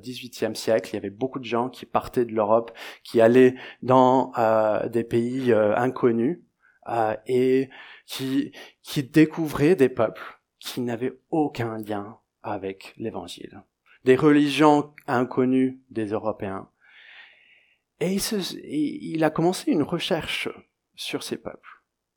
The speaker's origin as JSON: {"language": "French", "country": "Niger", "tie": "born or raised there", "said": "j'ai grandi au Niger et donc je me considère un peu plus africain qu'européen, mais je suis d'origine britannique, donc … qui veut dire chevalier."}